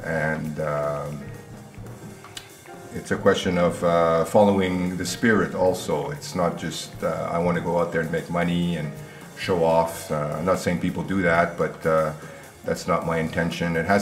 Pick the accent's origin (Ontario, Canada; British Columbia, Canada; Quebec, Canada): Quebec, Canada; Montreal; born there; Yes, I was born in Montreal.